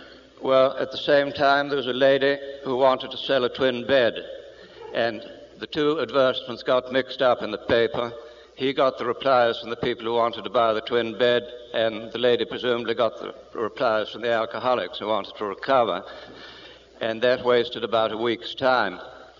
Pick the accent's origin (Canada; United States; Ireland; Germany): Ireland; I come from Ireland, as you know.